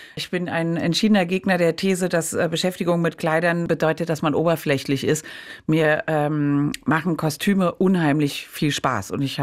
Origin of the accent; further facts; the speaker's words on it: Cologne, North Rhine-Westphalia, Germany; Ich bin im Rheinland aufgewachsen, in Köln, und da ist man natürlich von Haus aus, auch wenn man evangelisch ist, ein großer Karnevalist.